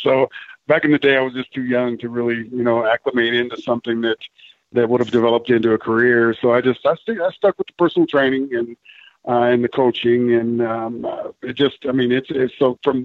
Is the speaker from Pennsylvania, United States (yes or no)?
no; Los Angeles, California, United States; moved away; Most of you all know I come from Los Angeles, and I've been in Tennessee for about, I'd say, 16 or 17 years.